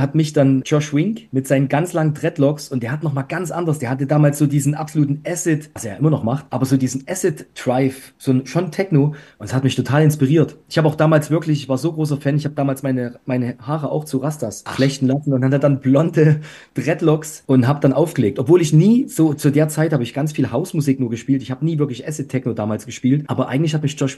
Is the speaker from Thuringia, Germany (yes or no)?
yes; Gera, Thuringia, Germany; Und seit 96 habe ich dann angefangen, in Gera, wo ich herkomme, in den ersten Clubs immer so die Warm-Ups zu spielen